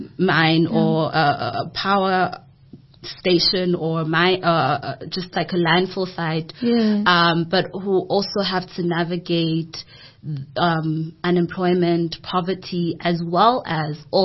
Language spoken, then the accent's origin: English; KwaMashu, KwaZulu-Natal, South Africa; being raised in a very Western sort of setting, when originally I'm from Kwamashu